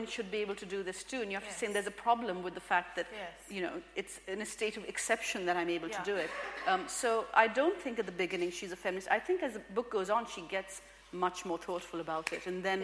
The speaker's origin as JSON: {"language": "English", "town": "Karachi", "region": "Sindh", "country": "Pakistan", "tie": "born or raised there", "said": "When I was growing up in Karachi"}